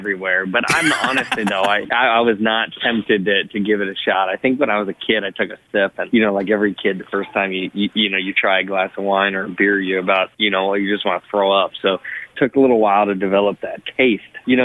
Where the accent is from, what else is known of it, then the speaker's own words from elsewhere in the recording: Columbus, Ohio, United States; I'm from Columbus, Ohio. So, you know, college towns are just great cities to me.